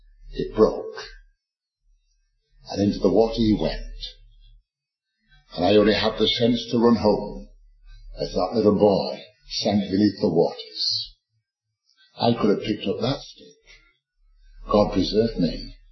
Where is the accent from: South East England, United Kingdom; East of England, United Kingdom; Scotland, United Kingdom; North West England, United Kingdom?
North West England, United Kingdom; Manchester; And it said, another body found in Manchester's murder mine. I came from Moss Side. I came from a slum home.